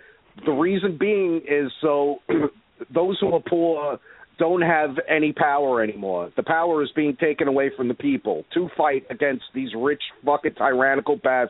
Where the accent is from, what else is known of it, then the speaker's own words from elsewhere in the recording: United States; and I'm an American. I refuse to shut up.